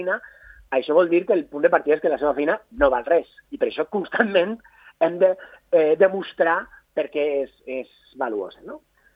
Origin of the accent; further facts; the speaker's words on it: Alicante, Valencian Community, Spain; un cas proper com el meu, jo soc d'Alacant